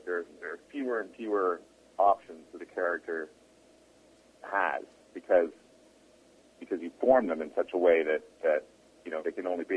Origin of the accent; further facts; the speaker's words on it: Windsor, Ontario, Canada; I grew up in Windsor, Ontario, which is basically the model for Wanstead.